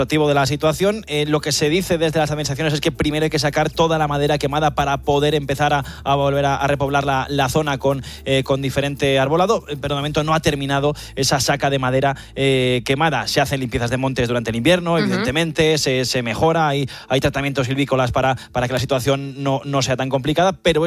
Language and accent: Spanish; Zamora, Castile and León, Spain; los que somos de aquí, los que somos de Zamora, se nos sigue poniendo la carne de gallina